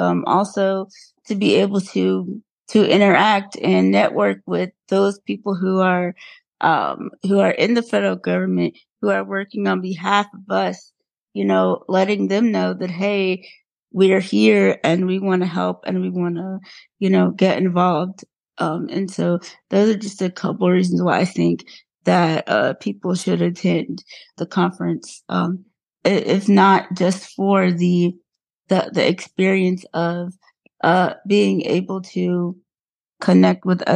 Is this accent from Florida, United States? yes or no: yes; Florida, United States; I am from Florida.